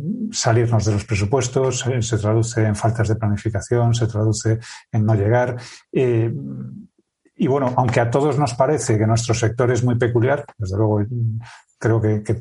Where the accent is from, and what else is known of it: Spain